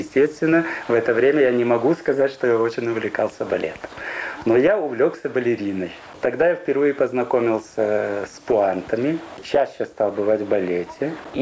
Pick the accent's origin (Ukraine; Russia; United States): Ukraine; поскольку я упрямый украинец